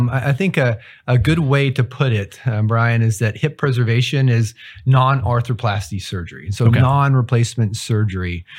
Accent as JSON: {"language": "English", "town": "Abilene", "region": "Texas", "country": "United States", "tie": "born or raised there", "said": "And so I grew up in West Texas, in Abilene, Texas, and I grew up wanting to do two things, either play professional baseball or go to medical school."}